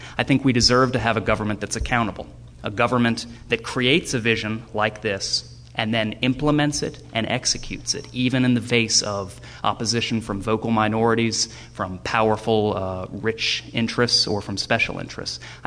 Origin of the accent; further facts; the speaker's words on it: Stone Mountain, Georgia, United States; You know, I was raised in Stone Mountain, Georgia, which for anyone who's ever been to Gwinnett County is sort of a perfect example of what happens when you don't plan for growth